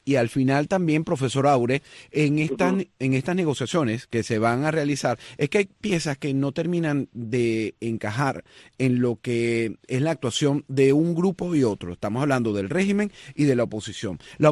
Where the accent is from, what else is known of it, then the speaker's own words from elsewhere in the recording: Venezuela; como periodista y como venezolano.